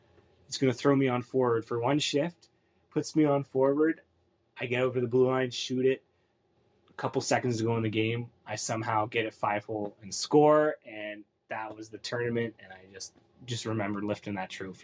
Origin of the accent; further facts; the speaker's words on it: Welland, Ontario, Canada; I'm from Welland, Ontario. I'm born January 5th, 2000.